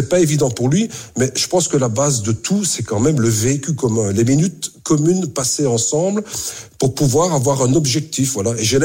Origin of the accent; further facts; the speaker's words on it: Belgium; Et pour l'instant, chez nous en Belgique